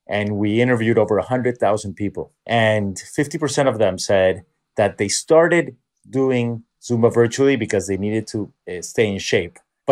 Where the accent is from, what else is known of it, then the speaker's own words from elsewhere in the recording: New York, United States; I'm in my hometown in New York teaching an outdoor class